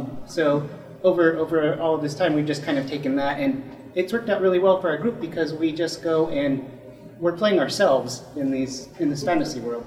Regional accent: New Mexico, United States; So, my group back home, I'm from New Mexico, so we have a very large Spanish Catholic population.

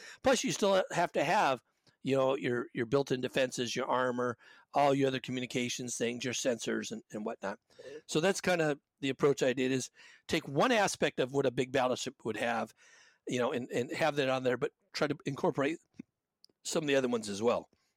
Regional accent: Washington, United States; I grew up in Washington, and across the way from where I lived, the battleship Missouri was moored for years

